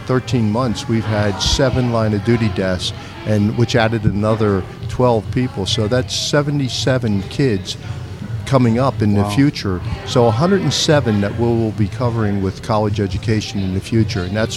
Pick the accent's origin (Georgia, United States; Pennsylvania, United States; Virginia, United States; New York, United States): Pennsylvania, United States; Philadelphia; You know, my grandfather was a police officer. I grew up in Philadelphia, and so I grew up in a family that really revered the police officers and what they go through every day.